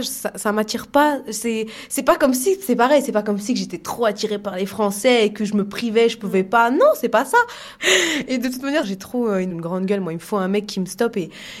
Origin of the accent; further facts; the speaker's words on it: France; Moi, je suis un Français